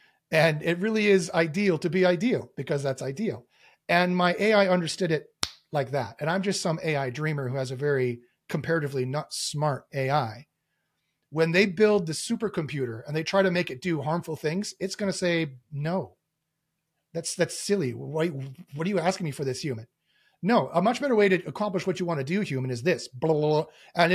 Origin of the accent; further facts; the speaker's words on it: Canada; I am Canadian